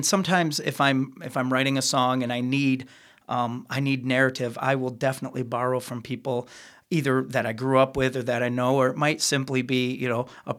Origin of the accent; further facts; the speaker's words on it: Muskegon, Michigan, United States; You know, I was born and raised in Muskegon. My father was a musician in the Muskegon area, and so I grew up around music my whole life.